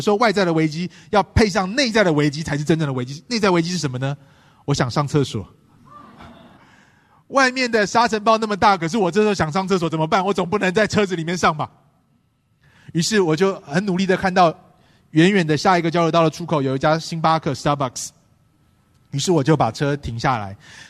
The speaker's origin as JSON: {"language": "Chinese", "country": "Taiwan", "said": "可是当他们知道我从台湾来的时候"}